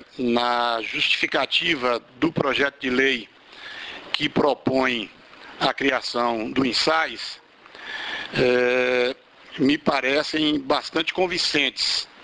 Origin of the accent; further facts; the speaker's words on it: Vitória da Conquista, Bahia, Brazil; sediada lá na minha cidade de Vitória da Conquista